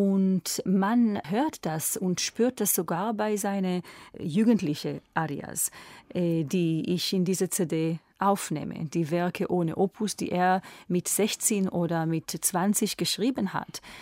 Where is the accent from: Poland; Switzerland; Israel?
Israel; born there; German is a second language; Und meine Eltern sind schon in Israel geboren und ich bin auch in Israel geboren